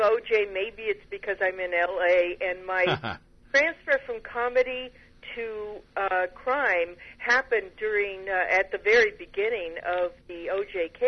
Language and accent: English; California, United States; I grew up in California